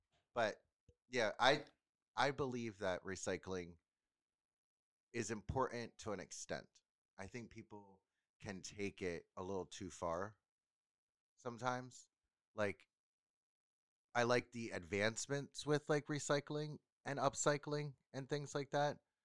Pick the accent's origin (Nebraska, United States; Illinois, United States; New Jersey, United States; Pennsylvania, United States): Pennsylvania, United States; I'm from Pennsylvania.